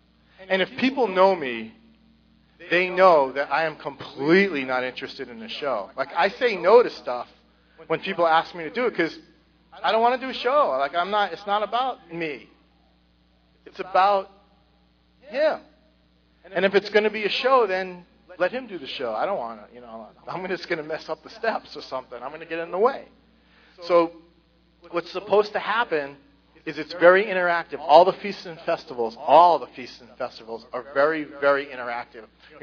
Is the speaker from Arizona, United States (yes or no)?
no; Boston, Massachusetts, United States; One year, we're originally from Boston area